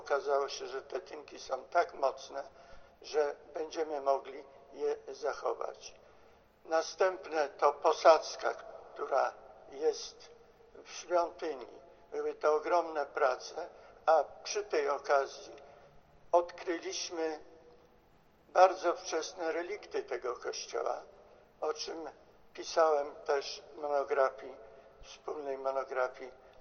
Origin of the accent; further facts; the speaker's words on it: Wągrowiec, Greater Poland Voivodeship, Poland; Wągrowiec, skąd pochodzę, moja rodzina, moje rodzinne miasto.